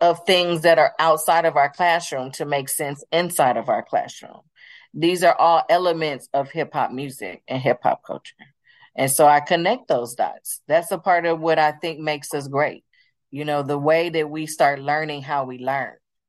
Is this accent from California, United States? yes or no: yes; Los Angeles, California, United States; And so I'm from South Central Los Angeles. I grew up on 51st and Dinker. I went to Crenshaw High School.